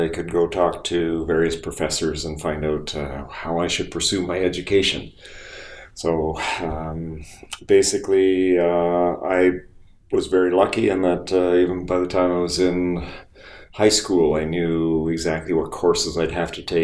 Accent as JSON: {"language": "English", "town": "Toronto", "region": "Ontario", "country": "Canada", "tie": "born or raised there", "said": "I was raised in the Toronto area"}